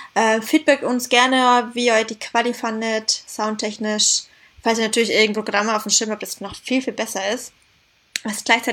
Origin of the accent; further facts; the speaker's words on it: Syria; now in Germany; Ich kenne es aus meiner Kindheit in Syrien.